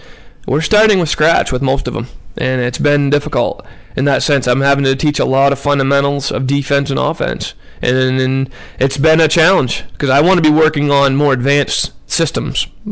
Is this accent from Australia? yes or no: no; Hodgson, United States; And then I grew up in Hodgson